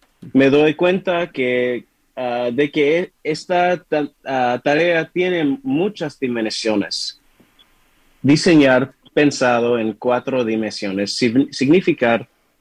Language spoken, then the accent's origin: Spanish; Santa Monica, California, United States; Spanish is a second language; Al haber nacido y crecido en Santa Mónica, con padres estadounidenses de la primera generación provenientes del Caribe